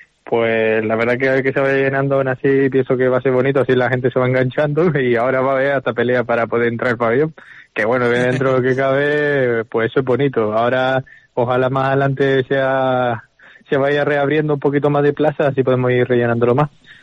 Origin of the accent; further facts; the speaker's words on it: Canary Islands, Spain; also born or lived in Veneto, Italy; Sí, yo ya me vine desde los 6 años, realmente me considero canario, pero sí que lo único que tengo italiano es el pasaporte realmente ahora.